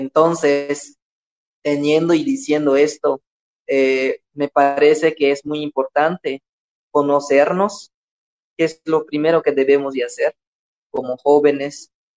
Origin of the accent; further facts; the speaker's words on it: Cisteil, Yucatán, Mexico; Así lo dijo mi abuelo … que hizo su revolución o su rebelión en 1761 en mi pueblo, que se llama Sisteil.